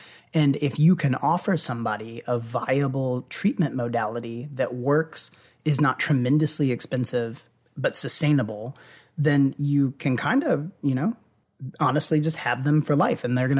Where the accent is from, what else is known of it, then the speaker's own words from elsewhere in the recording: Louisville, Kentucky, United States; Okay, so within my background, I grew up in Louisville. I got a degree from the University of Louisville in biology